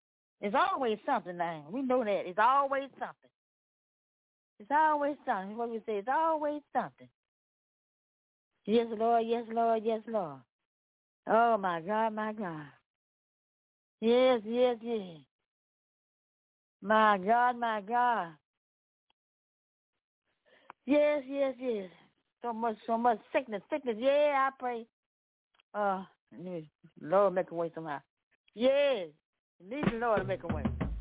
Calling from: Memphis, Tennessee, United States; Yes, I'm coming from Memphis, Tennessee.

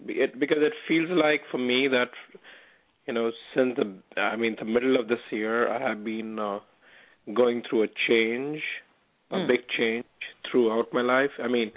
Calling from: California, United States; I'm calling from California.

